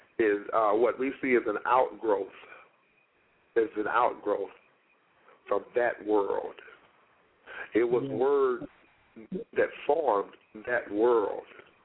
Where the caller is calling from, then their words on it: St. Louis, Missouri, United States; I'm calling from St. Louis, Missouri.